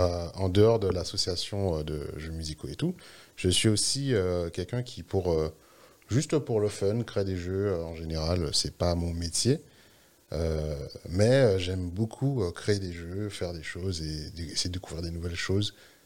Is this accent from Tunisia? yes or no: no; Guadeloupe, France; sachant que je viens de Guadeloupe. À l'époque, c'était un peu plus compliqué d'avoir des jeux vidéo.